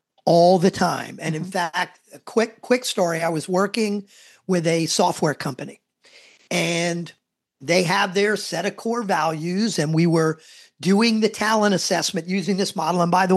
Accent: New Jersey, United States; We could say asshole if it sounds better. We're from New Jersey. We can say that.

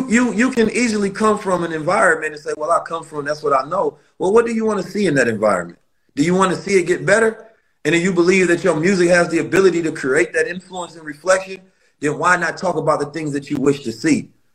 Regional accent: St. Louis, Missouri, United States; also born or lived in Oakland, California; I'm from Oakland, and I grew up in St. Louis, so I know the streets very well.

